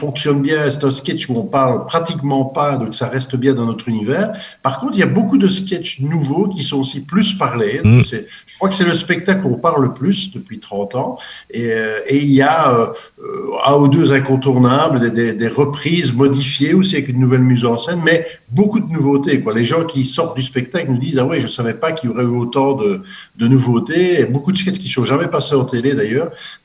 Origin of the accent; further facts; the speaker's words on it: Belgium; qui étaient encore plus marqués chez vous en France que chez nous en Belgique.